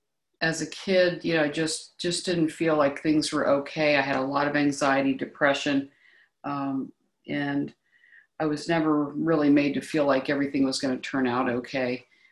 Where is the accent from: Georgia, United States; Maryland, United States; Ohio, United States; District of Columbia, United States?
Ohio, United States; I am from Ohio.